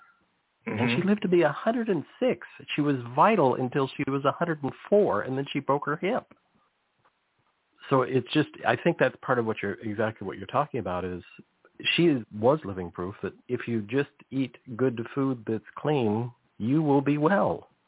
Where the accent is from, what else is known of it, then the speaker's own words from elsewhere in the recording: California, United States; I'm old enough that when we were driving, I grew up on the Monterey Peninsula, and we would drive up to what is now known as Silicon Valley.